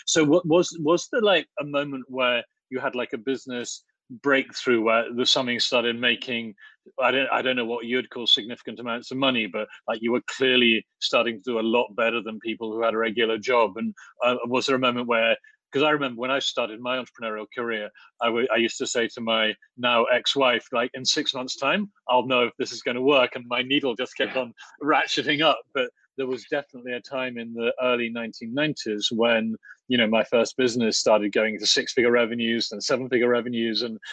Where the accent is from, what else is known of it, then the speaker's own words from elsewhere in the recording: Oxford, South East England, United Kingdom; there was absolutely nothing like this going on when I was a boy growing up in Oxford.